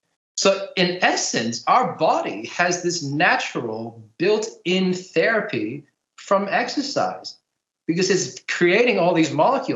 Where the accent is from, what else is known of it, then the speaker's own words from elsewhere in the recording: New Zealand; also born or lived in Texas, United States; I was born in Texas. I was raised in New Zealand, and then I came here for uni. My mum's from Taiwan, my dad's from the Philippines, and his mum's from Spain.